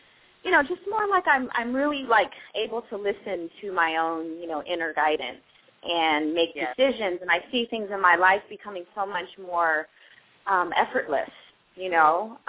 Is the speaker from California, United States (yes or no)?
yes; California, United States; I'm from California. It's like I eat Mexican food, you know.